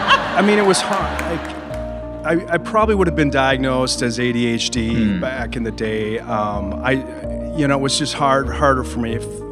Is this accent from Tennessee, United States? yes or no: no; Mankato, Minnesota, United States; So I grew up in Mankato, third of four boys.